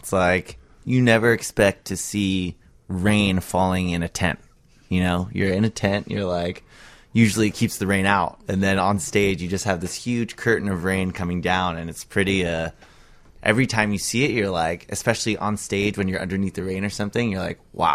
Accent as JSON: {"language": "English", "region": "California", "country": "United States", "tie": "born or raised there", "said": "So I grew up in the Bay Area in the East Bay."}